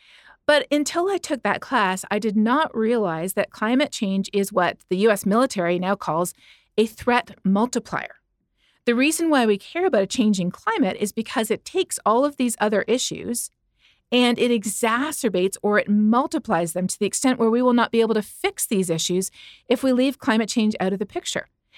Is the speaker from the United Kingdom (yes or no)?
no; Canada; now in United States; Growing up in Canada, you know, we learned that the sky is blue, the grass is green, and climate is changing due to human activity.